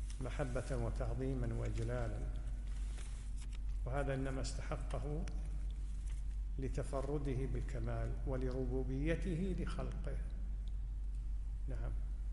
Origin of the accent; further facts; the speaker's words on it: Kuwait; لأن أحيانا حتى يحصل هذا عندنا في الكويت كثيرا